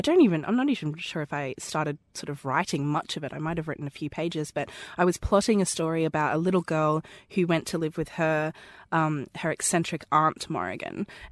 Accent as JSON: {"language": "English", "region": "Queensland", "country": "Australia"}